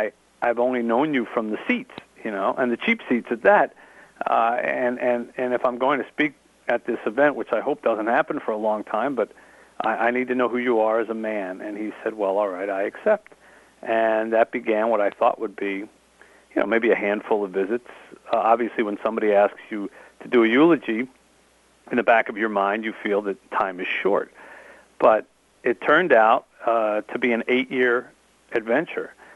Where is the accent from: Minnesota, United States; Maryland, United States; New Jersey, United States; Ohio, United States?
New Jersey, United States; I went back to the small town where I grew up in New Jersey.